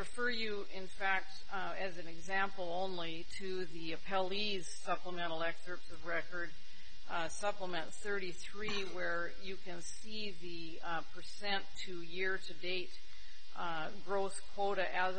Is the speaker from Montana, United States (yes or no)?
yes; Great Falls, Montana, United States; I'm from Great Falls, Montana, and I represent Jewel Sternad.